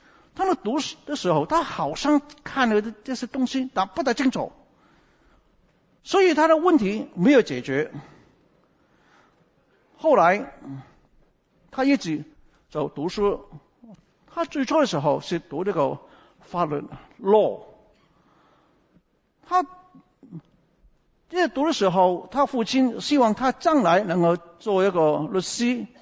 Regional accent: China; 我们中国人是非常重视路德的

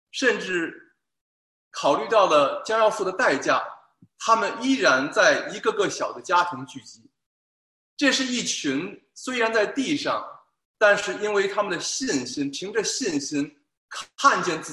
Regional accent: Beijing, China; 我是从小在北京的家庭教会长大的。

